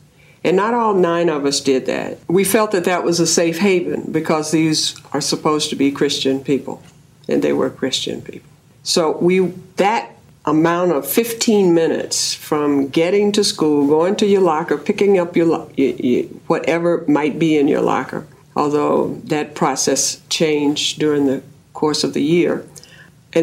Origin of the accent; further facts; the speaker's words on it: the South, United States; I grew up in the South.